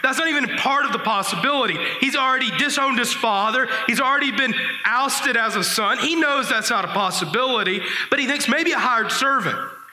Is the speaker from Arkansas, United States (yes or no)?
yes; Arkansas, United States; Now, I'm from Arkansas, and we know a lot about pigs. We love pigs in Arkansas.